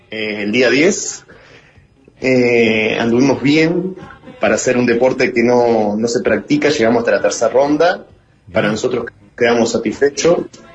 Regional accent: San José, Uruguay; now in Montevideo, Uruguay; Soy de San José, vivo en Montevideo y me preparé ahí.

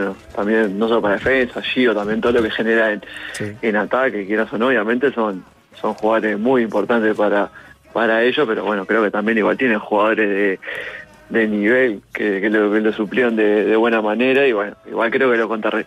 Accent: Montevideo, Uruguay; en el equipo de barrio donde me crié, en Malvin Norte.

